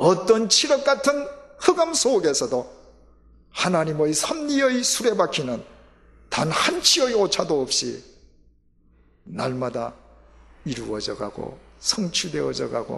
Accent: South Korea; 제가 한국 사람이라는 사실을 알고 난 뒤에도 처음 제게 대해서 갖고 있던 편견을 버리지 못하기 때문에

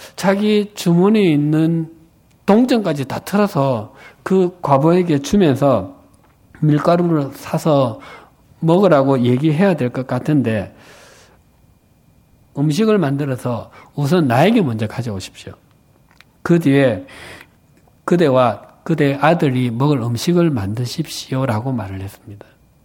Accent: Busan, South Korea; 아시는 바와 같이 제 고향이 부산입니다. 제가 사역하면서 제가 쓰는 그 사투리가 문제가 되리라고 생각해 본 적은 한 번도 없었습니다.

